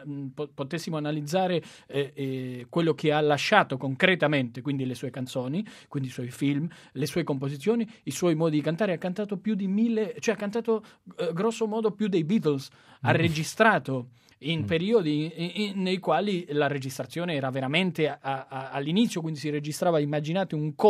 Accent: Argentina; tra l'altro … un assiduo frequentatore della mia terra argentina

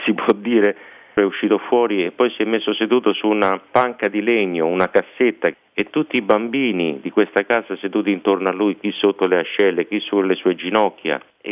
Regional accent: Rome, Lazio, Italy; born there; io sono nato qui a Roma

